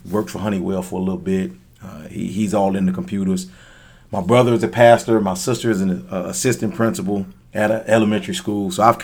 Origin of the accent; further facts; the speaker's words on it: Miami, Florida, United States; Well, I'm originally from Miami, Florida. Okay. Mother and father, you know, raised me in that area.